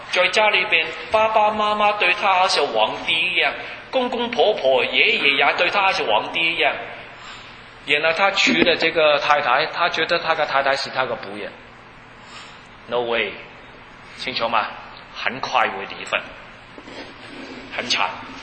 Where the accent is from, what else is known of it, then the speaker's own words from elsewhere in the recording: Hong Kong; born there; 我是出生在香港，所以呢，我不知道当时你们是想什么东西。香港是没有这些东西。